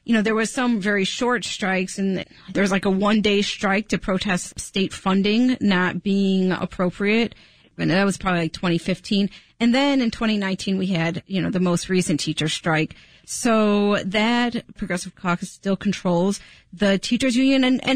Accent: Chicago, Illinois, United States; I mean, that was when I was growing up in Chicago.

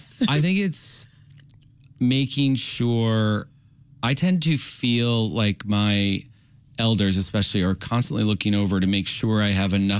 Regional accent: United States; Growing up in America, you, I guess, like a lot of people, are kind of conditioned or signaled to do certain things to succeed and be seen as successful or accepted.

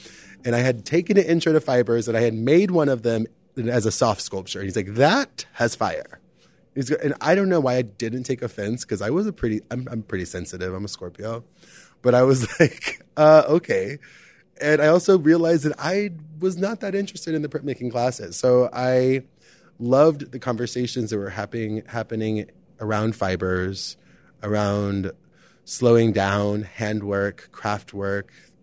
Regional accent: Arizona, United States; now in Chicago, United States; I've been in Chicago for 16 years, most of my life, but I'm originally from Arizona, very close to the Mexican border, a really small town.

